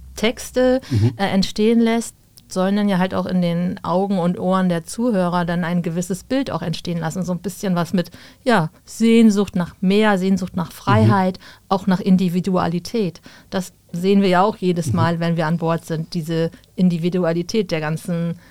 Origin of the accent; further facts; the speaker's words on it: Lower Saxony, Germany; also ich komme tatsächlich auch aus dem Harburger Landkreis